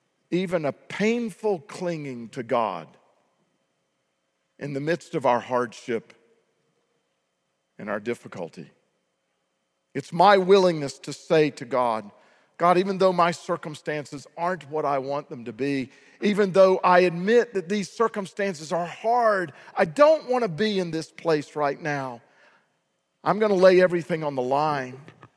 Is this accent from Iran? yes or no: no; United States; we being in America, growing up in the West, all of us have been shaped by our culture